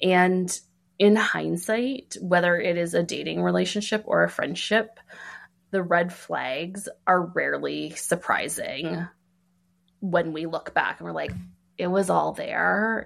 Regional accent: Canada; I'm from Canada.

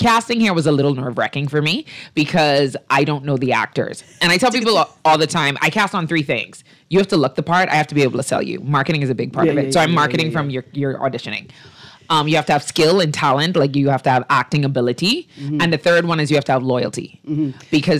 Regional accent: Grand Bahama, Bahamas; now in Nassau, Bahamas; So I'm from Grand Bahama originally.

